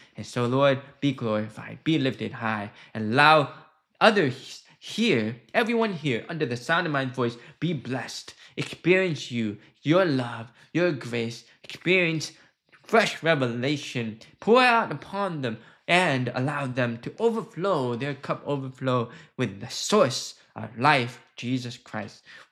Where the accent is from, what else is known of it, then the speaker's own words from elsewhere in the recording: United States; born there; I'm actually Taiwanese, and I was born in the States, and I live in California right now.